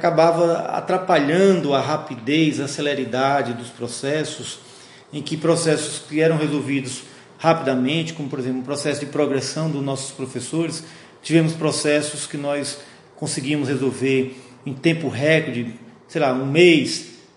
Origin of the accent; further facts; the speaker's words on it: Várzea Alegre, Ceará, Brazil; also born or lived in Fortaleza; Depois, saímos de Várzea Alegre, porque é uma cidade pequena, que não tinha possibilidade.